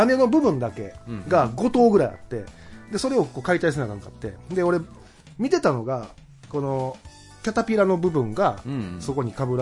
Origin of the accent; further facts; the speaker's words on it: Hyogo, Japan; now in Kanto, Japan; 私兵庫県出身なんですけど、うん、今は関東に住んでます。